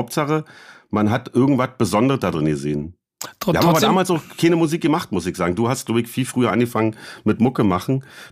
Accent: Berlin, Germany; Ich bin ja in Berlin-Lichtenberg groß geworden

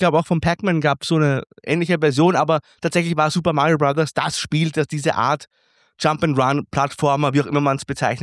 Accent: Austria; Schwammerl, wie man bei uns in Österreich sagt.

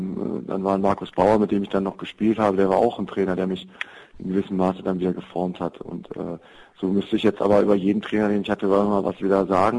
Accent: Büttgen, North Rhine-Westphalia, Germany; ich habe bin gebürtiger Büttgener, das ist ein Dorf von 6.000 Einwohnern, das ist zwar Randgebiet, Karst, Neuss, München-Gladbach, aber grundsätzlich schon von einem Dorf.

